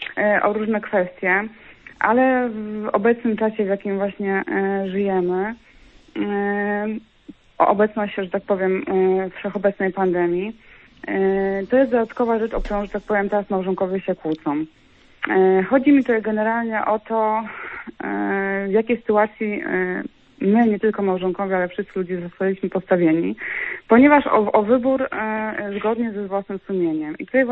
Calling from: Wrocław, Lower Silesian Voivodeship, Poland; z Wrocławia.

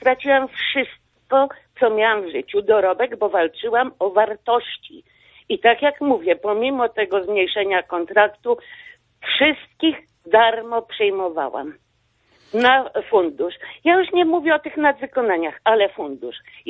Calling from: Warsaw, Masovian Voivodeship, Poland; z Warszawy, szczęść Boże.

